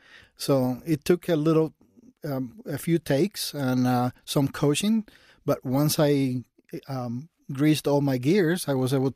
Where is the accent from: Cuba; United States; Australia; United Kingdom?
Cuba; Because I'm from Cuba.